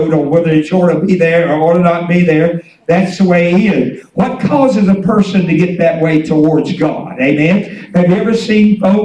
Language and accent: English; Ragland, Alabama, United States; I was born and raised down around Ragland, Alabama